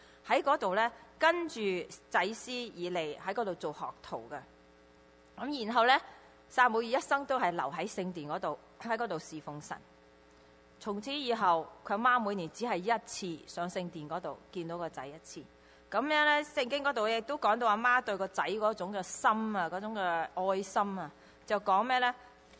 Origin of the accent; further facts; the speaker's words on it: China; 好似我哋中國人講，一念之差，小不忍則亂大謀。